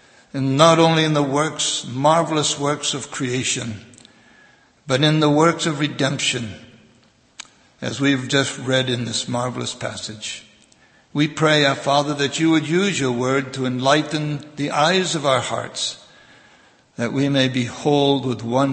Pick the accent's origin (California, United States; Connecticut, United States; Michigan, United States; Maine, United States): Maine, United States; was a gospel song that was commonly sung in the church that I grew up in Maine. In my boyhood days, it was probably one of my favorite hymns.